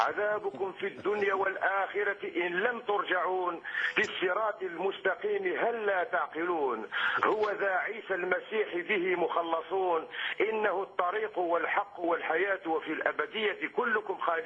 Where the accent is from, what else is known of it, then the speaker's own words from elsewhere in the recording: Algeria; أنا أمازيغي يعني من الجزائر.